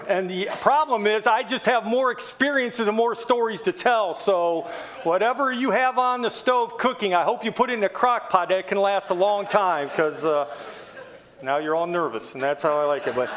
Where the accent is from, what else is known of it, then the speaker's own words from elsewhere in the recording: Tallmadge, Ohio, United States; I am still a Midwest boy. I am still an Akron boy. And I'm still from Talmadge, Ohio. This is my home, and I have been praying for years for Akron to have a revival.